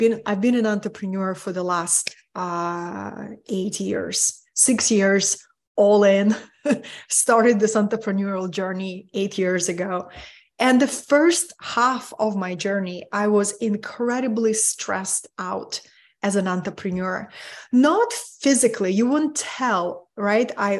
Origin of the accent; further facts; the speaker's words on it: Russia; now in California, United States; I live in beautiful California. I'm originally from Russia, born and raised in Soviet Union, in the country with a huge field of stress.